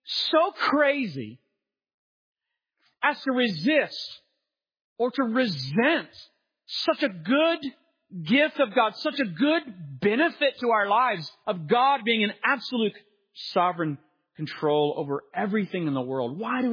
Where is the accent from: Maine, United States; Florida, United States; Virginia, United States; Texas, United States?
Texas, United States; I mean, in Texas, as a Texan, our greatest remembrance is remember the Alamo.